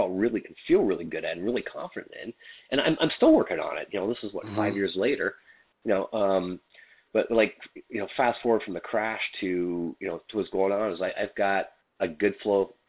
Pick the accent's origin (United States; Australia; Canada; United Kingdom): Canada; I'm from Canada, by the way.